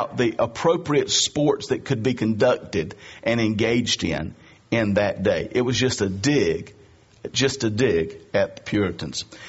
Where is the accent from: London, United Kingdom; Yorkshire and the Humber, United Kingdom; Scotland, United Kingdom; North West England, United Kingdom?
Scotland, United Kingdom; and I'm so cheap, being Scottish and all that, you know.